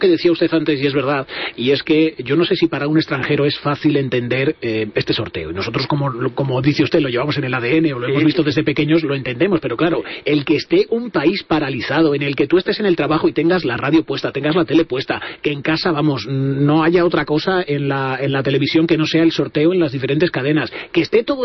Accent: Spain; Siendo como somos los españoles, seguro que alguno llevaba de los dos.

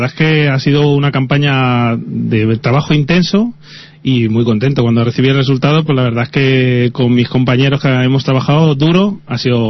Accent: Pinto, Community of Madrid, Spain; soy nacido, he vivido en Pinto y tengo mucho aprecio a este municipio.

